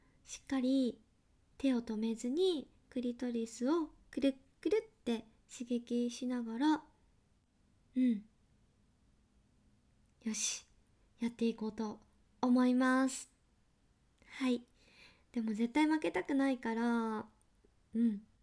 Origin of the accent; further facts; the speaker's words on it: Kansai, Japan; accent: Kansai dialect; now in Tokyo, Japan; 出身地は関西の方です。でも今東京に住んでるので、あんまり関西弁出ないんですけど、地元帰るとバリバリ関西弁が出ます。